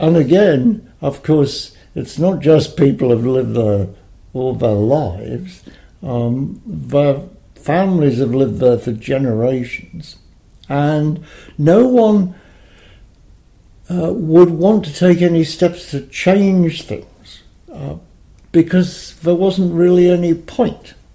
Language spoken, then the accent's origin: English; Gateshead, North East England, United Kingdom; also born or lived in Newcastle upon Tyne; So I was born in Newcastle-upon-Tyne. My parents lived in Gateshead. So I spent the first 3 years in Gateshead. And all the family, you know, were from Tyneside.